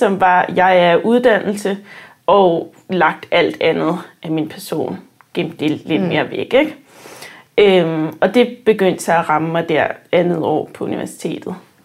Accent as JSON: {"language": "Danish", "town": "Charlottenlund", "region": "Capital Region of Denmark", "country": "Denmark", "tie": "born or raised there", "said": "Vokset op i Charlottenlund, så det er ikke så langt fra København."}